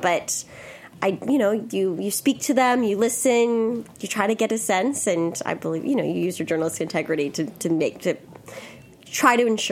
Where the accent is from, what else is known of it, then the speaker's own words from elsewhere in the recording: Philadelphia, Pennsylvania, United States; I'm from Philadelphia